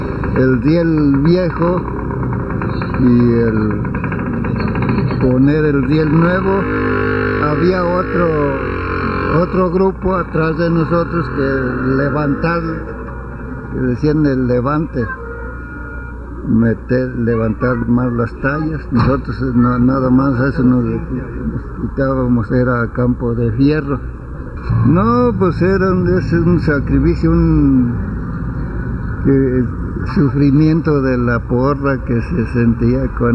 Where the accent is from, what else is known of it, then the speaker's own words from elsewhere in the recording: Zacatecas, Mexico; aquí de mi pueblo no había salido, como yo soy del estado de Zacatecas, de un pueblillo allí. Chico, pues no salíamos para nada.